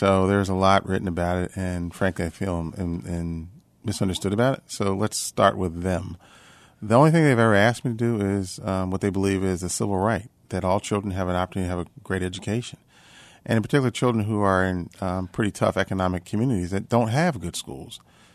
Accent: Philadelphia, Pennsylvania, United States; because I grew up in Philadelphia in neighborhoods where sometimes definitely divided over a variety of issues.

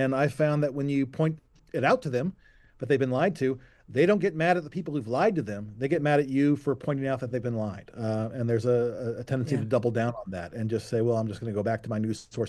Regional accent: the South, United States; As for gun control, I grew up in the South.

